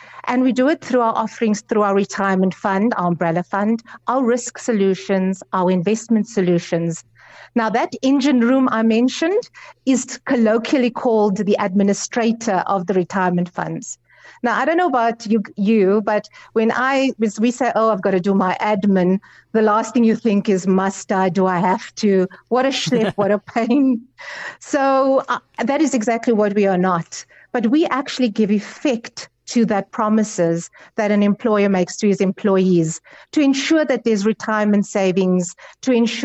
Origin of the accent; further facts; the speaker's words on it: Genadendal, Western Cape, South Africa; now in Johannesburg, South Africa; I come from the Western Cape, small dorpie called Genadendal, and moved to Johannesburg about 12 years ago.